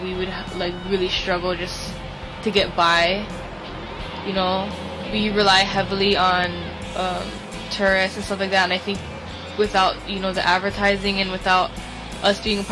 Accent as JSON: {"language": "English", "town": "Honolulu", "region": "Hawaii", "country": "United States", "said": "I'm from Honolulu, but more specifically, Kalihi, central on Oahu."}